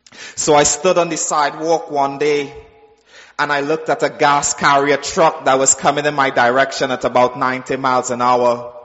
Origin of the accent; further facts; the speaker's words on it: Trinidad & Tobago; I'm from Trinidad in the Caribbean, just south of Jamaica and the rest of the islands there. And I'm the last of my mom's four kids. I grew up in a family of absolute poverty.